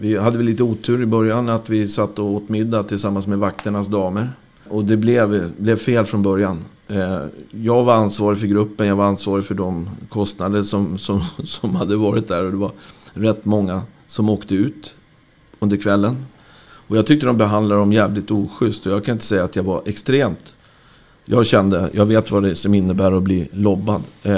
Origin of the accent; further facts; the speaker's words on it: Rö, Sweden; den hembygden som jag växte upp i Rö.